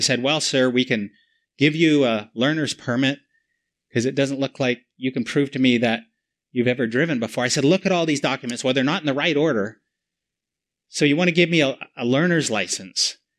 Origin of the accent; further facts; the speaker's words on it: Canada; also born or lived in United States; now in Toronto, Canada; When we moved to Toronto 5 years ago, after living, I'm a Canadian, but we lived 14 years in the United States. And after 14 years, we felt the call back to Canada.